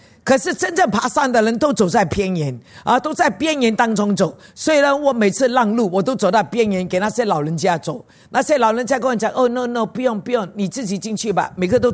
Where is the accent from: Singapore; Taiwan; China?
Singapore; 我们新加坡人是真的 not fit 的啊，因为我们这里没有山给我们爬，我们走的都是平地啊。